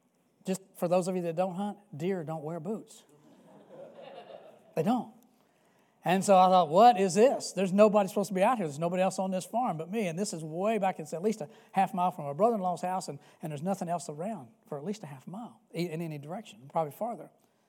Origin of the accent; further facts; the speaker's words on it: Louisville, Kentucky, United States; I grew up just outside of Louisville, Kentucky, and frequented Jefferson Mall quite a bit.